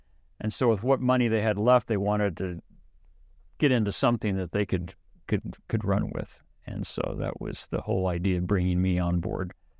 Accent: Utah, United States; and we thought, well, we're both from Utah. Let me take a trip to Utah and see if there's anything there of any interest.

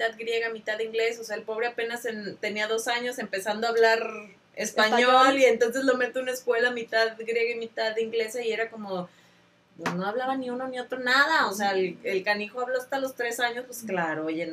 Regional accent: Mexico; No, no son tan agraciadas como las mexicanas. Nosotros somos muy simpaticonas

